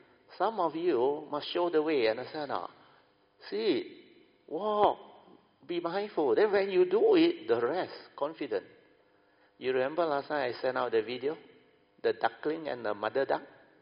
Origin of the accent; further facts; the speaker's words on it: Alor Setar, Kedah, Malaysia; We are from Alor style. We got this Kedah club, where the club member they can go in.